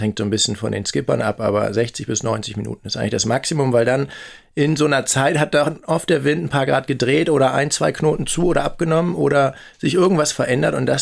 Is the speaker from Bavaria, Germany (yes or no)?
no; Oldenburg, Lower Saxony, Germany; auch aufgewachsen in Oldenburg in Niedersachsen